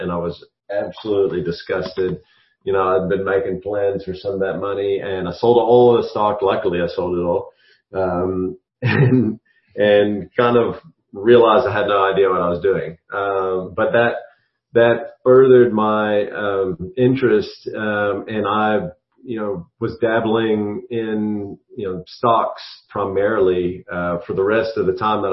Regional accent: United States; moved away as an adult; also born or lived in South Africa; I was born and raised in America.

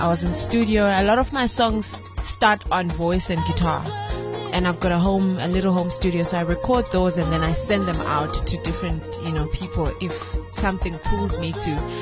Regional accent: East London, Eastern Cape, South Africa; So, Moby Dixon is from East London. Mm-hmm. And that is my hometown, my Eastern Cape hometown.

